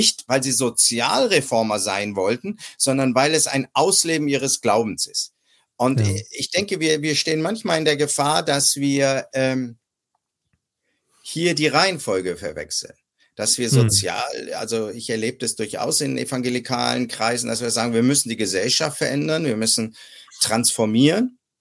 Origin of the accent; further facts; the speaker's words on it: Germany; now in Austria; da ich als Ausländer in einem anderen Land lebe. Ich lebe in Österreich, das heißt, ich bin als Deutscher, der in Österreich lebt